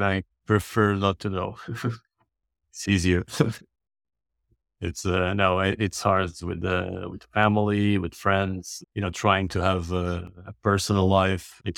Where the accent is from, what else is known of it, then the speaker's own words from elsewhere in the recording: Madeira, Portugal; moved away as an adult; now in Lisbon, Portugal; I'm originally from Madeira Island. I started sailing. I was 9 years old, so quite young. And then when I was 18, I moved to the mainland to study engineering here in Lisbon.